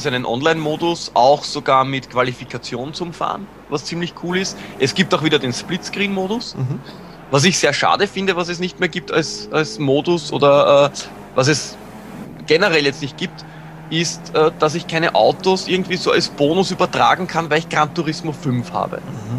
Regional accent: Austria; als Österreicher natürlich der Nationalstolz verpflichtet.

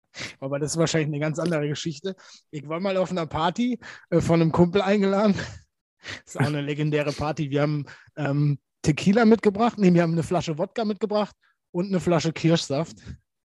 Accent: Baden-Württemberg, Germany; wir sind ja Schwabe

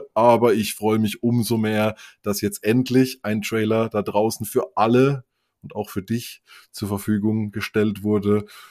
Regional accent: Bruchsal, Baden-Württemberg, Germany; ich komme ja aus der Nähe von Bruchsal, das ist bei Karlsruhe ganz im Süden

